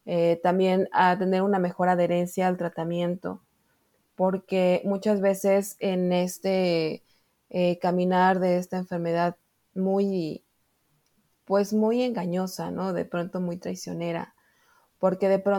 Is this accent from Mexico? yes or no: yes; Puebla, Mexico; aquí en la ciudad de Puebla, que es de donde yo soy, en México